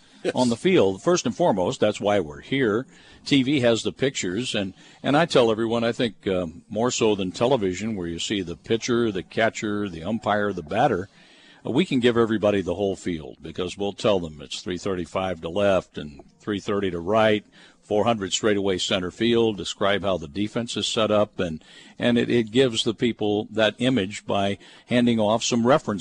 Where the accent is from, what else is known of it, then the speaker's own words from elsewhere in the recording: Kansas City, Missouri, United States; I grew up outside of Kansas City, so I watched a lot of A's games